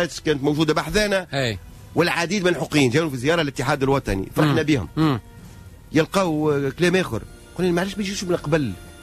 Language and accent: Arabic; Tunisia; أنا أعتبر روحي ولد الشعب هذايا وإحنا كلنا ولاد تونس